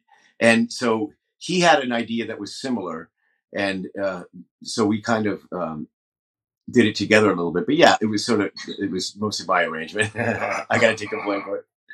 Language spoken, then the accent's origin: English; Mountain View, California, United States; this is where I'm from. I'm from Mountain View. My parents still live in Mountain View.